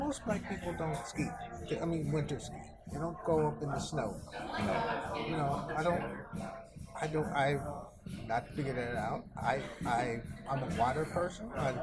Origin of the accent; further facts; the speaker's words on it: Midwest, United States; And I grew up in the Midwest.